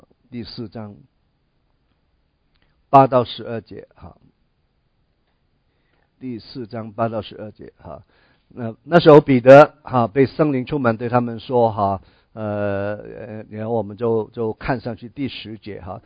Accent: China; 好像信耶稣就是我们中国人哪一种的观念，求福避祸。

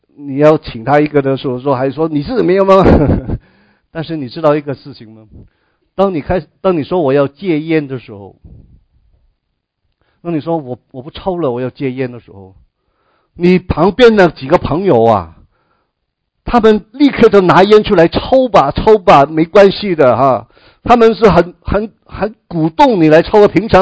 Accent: China; 你知道吗，我们中国人就是说人性本善

